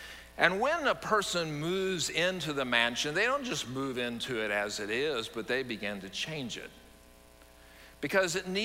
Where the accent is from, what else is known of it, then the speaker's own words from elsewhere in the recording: San Antonio, Texas, United States; When I was growing up in San Antonio, I developed an interest in collecting stones and rocks as a kid.